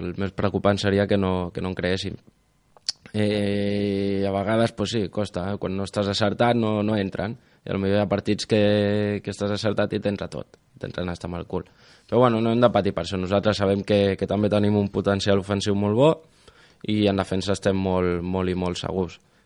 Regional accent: Barcelona, Catalonia, Spain; No és que vingui de Sants, jo vinc del Clot, de Barcelona.

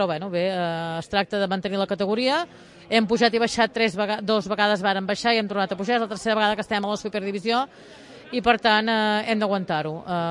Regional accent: Girona, Catalonia, Spain; Jo, que sóc molt gironina i sóc del Girona

